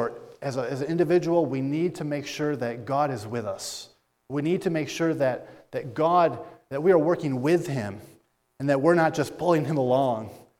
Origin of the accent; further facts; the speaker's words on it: United States; I'm an American.